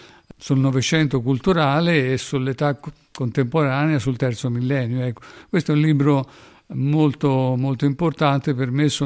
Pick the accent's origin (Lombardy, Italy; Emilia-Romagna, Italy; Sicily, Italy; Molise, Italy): Sicily, Italy; Catania; Io sono nato a Catania, sono nato a qualche chilometro dall'Etna, che sta eruttando proprio in questi giorni